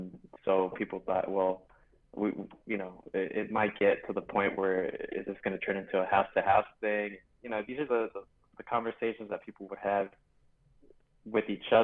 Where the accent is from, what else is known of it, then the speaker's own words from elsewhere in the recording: Los Angeles, California, United States; So I grew up in Los Angeles, California.